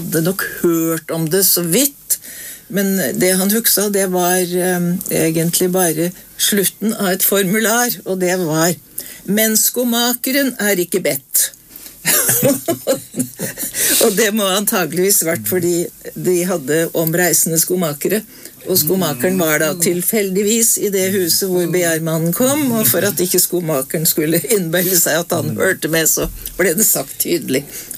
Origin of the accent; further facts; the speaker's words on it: Flesberg, Buskerud, Norway; Flesberg, der jeg kommer ifra